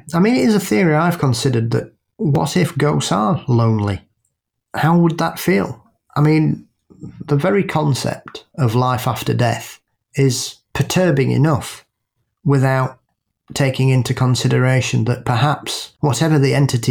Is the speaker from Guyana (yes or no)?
yes; Guyana; growing up in the Guyanese countryside made that tough. During my childhood, certain times of the year meant we had to finish our outside business by 5 p.m.